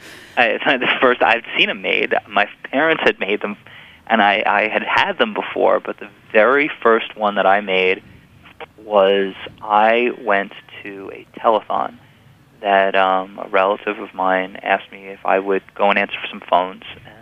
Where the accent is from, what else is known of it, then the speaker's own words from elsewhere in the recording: New York, United States; No, I grew up on Long Island.